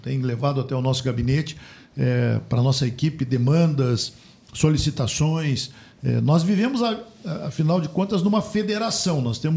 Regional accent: Santo Ângelo, Rio Grande do Sul, Brazil; eu sou do interior, eu sou de Santo Ângelo, né? Sou missioneiro, fui prefeito lá

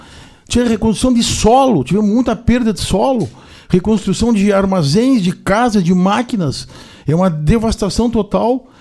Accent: Brazil; A causa é toda, é nossa, somos brasileiros.

